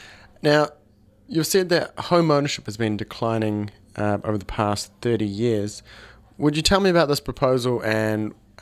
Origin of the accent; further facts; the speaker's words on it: Gisborne, New Zealand; because I'm from Gisborne